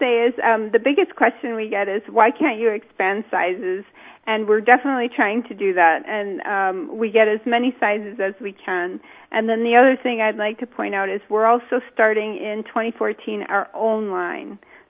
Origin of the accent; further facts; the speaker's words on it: Los Angeles, California, United States; I just here from California, so I'm used to from Los Angeles, actually, so I'm used to the really warm weather.